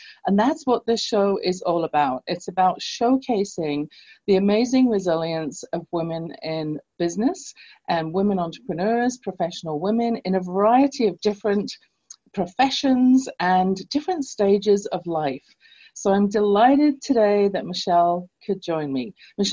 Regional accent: London, England, United Kingdom; Yay, London, England, my hometown.

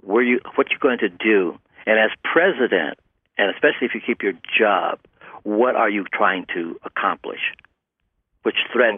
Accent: Detroit, Michigan, United States; I was from Detroit. I left home from Detroit, got on a train with 60 other guys

